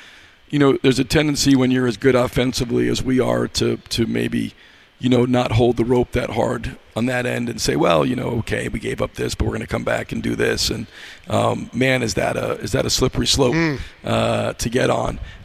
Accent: New York, United States; I grew up in New York. I'm a Giants fan, a Yankees fan.

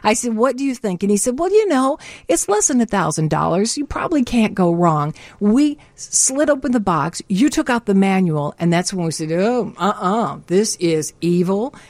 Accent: Aurora, Illinois, United States; and my hometown of Aurora is checking in.

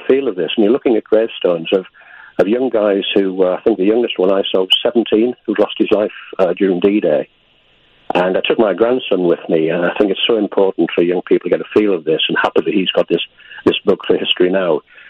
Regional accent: Hartlepool, North East England, United Kingdom; Hartlepool is my hometown.

